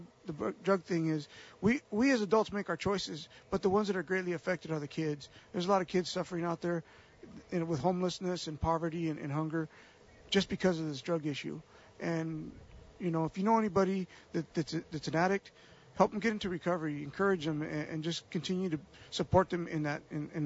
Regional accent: Nampa, Idaho, United States; I grew up here in Nampa, and I struggled with drugs most of my life.

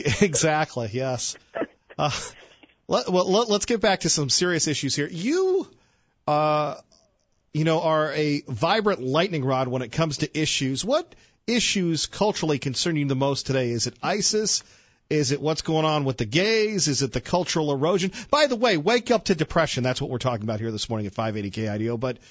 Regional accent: United States; But as a talk show host, as an American, how do we get past the divisiveness, the great divider that is race?

